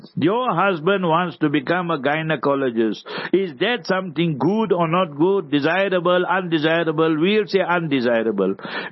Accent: Heidelberg, Gauteng, South Africa; born there; I was born in Heidelberg in Transvaal, now Gauteng. And it was a location. We were few Indians surrounded by the Africans

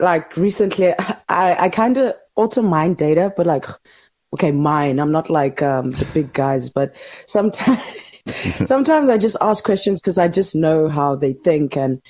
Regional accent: South Africa; as a South African, as a Zulu, as a human being

